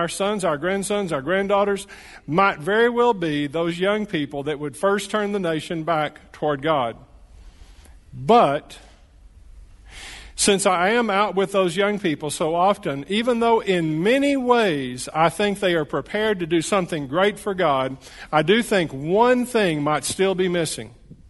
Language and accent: English; Fort Worth, Texas, United States; Well, I am from Fort Worth, Texas.